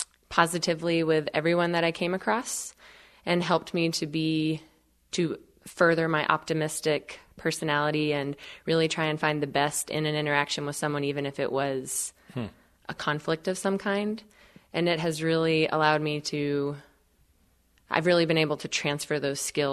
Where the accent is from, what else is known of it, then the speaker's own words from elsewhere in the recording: Georgia, United States; I grew up in North Georgia, just below the Blue Ridge Mountains.